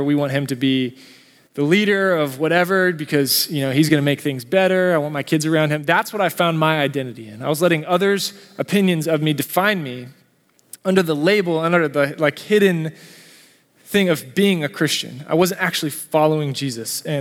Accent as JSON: {"language": "English", "town": "Dallas", "region": "Texas", "country": "United States", "tie": "born or raised there", "said": "I'm a preacher's kid. I grew up here and in Dallas."}